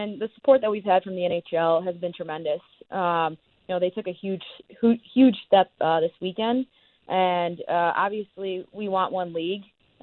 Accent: Chicago, Illinois, United States; And then Patrick Kane came up to me, and obviously I'm from Chicago. So there was a little bit of home out there

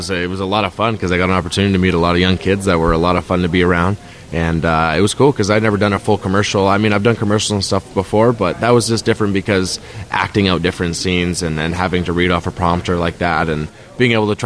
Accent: Canada; This is a great opportunity for myself being Canadian. I love being Canadian

